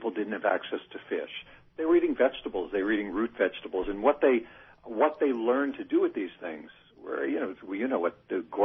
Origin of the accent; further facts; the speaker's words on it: Scranton, Pennsylvania, United States; I'm from, and I would rarely admit this on the air or even in public, I'm from Scranton, Pennsylvania.